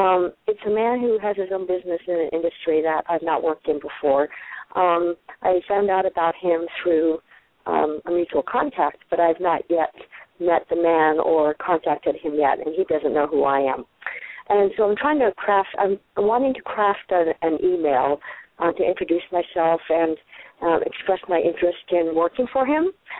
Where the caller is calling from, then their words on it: Colorado, United States; I'm also calling from Colorado